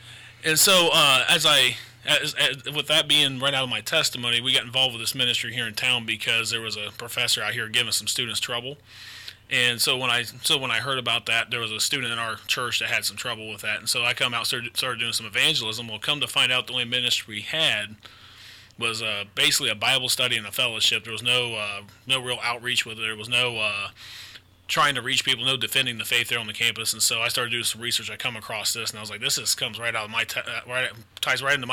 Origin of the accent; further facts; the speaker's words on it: Marion, United States; I was raised here in Marion, born and raised here in Marion, but I grew up in a home that was not a Christian home.